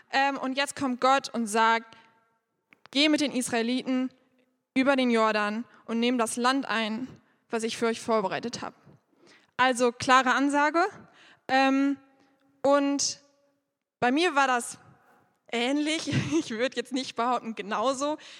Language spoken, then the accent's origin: German; Dorsten, North Rhine-Westphalia, Germany; ich bin 20 Jahre alt. Ich komme hier aus Dorsten und bin in dieser Gemeinde groß geworden. Also ich bin schon immer hier.